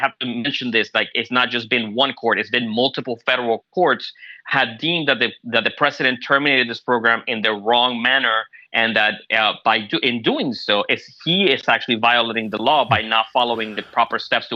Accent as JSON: {"language": "English", "town": "Caracas", "region": "Capital District", "country": "Venezuela", "tie": "born or raised there", "lives_now": "United States", "said": "I was born and raised in Caracas, Venezuela, which is a country that's significantly going under political, social, and economic turmoil."}